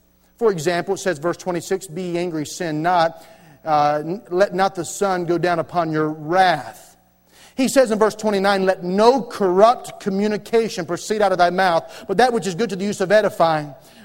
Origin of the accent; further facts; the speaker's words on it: North Carolina, United States; I grew up in North Carolina. I grew up around the whole PTL scandal back in the 80s.